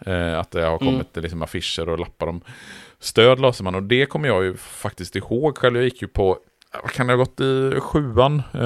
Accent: Borås, Västra Götaland County, Sweden; Jag ville bara nämna det som ett exempel från min uppväxt i Borås på 90-talet.

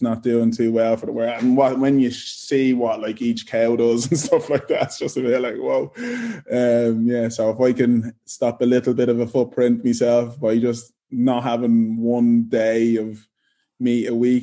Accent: Ireland; moved away; I came from Ireland, not knowing anyone here.

